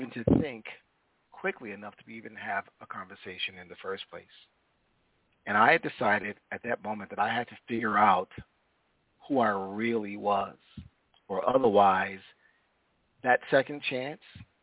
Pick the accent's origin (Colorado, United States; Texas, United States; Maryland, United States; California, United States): Maryland, United States; Baltimore; So I grew up in Baltimore City in a place called Northwest Baltimore, or Garrison, the Garrison area, also called Hanlon Park.